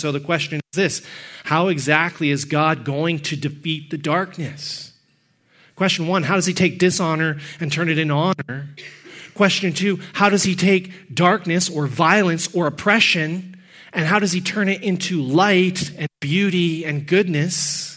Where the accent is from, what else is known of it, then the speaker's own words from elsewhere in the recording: Texas, United States; I'm from Texas. There are many things Texans do. Poetry is not one of them.